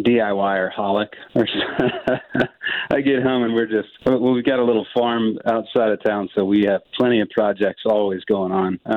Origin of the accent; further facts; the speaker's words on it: Texas, United States; We, growing up in Central Texas, you could buy a little house for really cheap